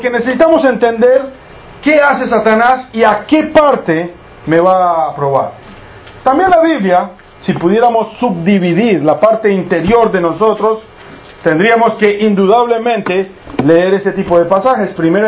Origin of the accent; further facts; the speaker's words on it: Colombia; estaba trabajando yo en un banco en Colombia, en mi país